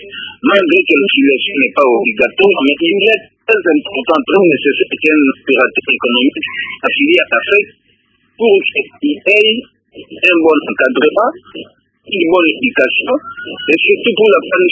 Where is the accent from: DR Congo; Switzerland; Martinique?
DR Congo; Mbandaka, Équateur; nous n'arrivons pas à maîtriser les hommes d'affaires ici chez nous en Mbandaka